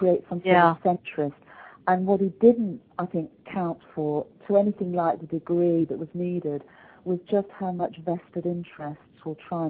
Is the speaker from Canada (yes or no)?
no; United Kingdom; but as a Brit who loves America, I was there